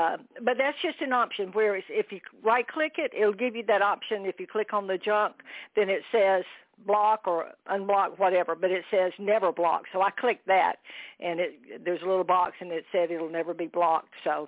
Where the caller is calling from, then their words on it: Daytona Beach, Florida, United States; over in Daytona Beach, and I'll make it quick.